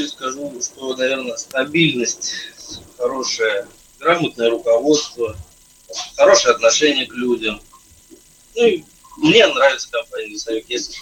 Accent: Astrakhan, Astrakhan Oblast, Russia; Еду в Астрахань, в родной город.

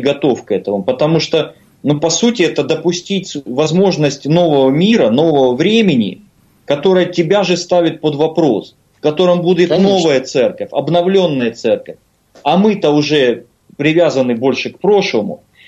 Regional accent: Kyiv, Ukraine; я из Киева скажу, потому что мне не так страшно отвечать

